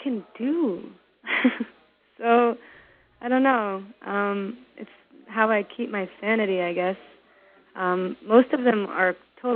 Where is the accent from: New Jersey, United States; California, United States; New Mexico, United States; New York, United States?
New Jersey, United States; I'm from New Jersey, and I was obsessed with choir. I took different instrumental lessons growing up, but the one thing that I really stuck with was choir.